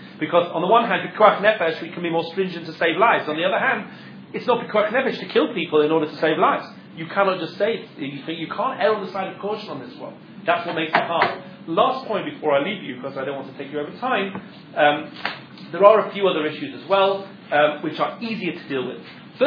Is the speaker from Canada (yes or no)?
no; England, United Kingdom; because I'm English, and I was living in England in the 1980s